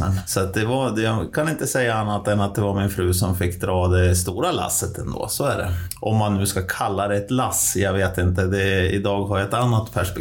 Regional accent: Timrå, Västernorrland County, Sweden; Och jag är uppväxt i Timrå.

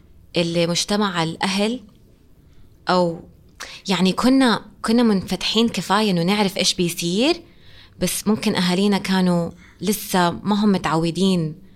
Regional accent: Saudi Arabia; أنه لما أنا كبنت سعودية أطلع وأقول طب عادي

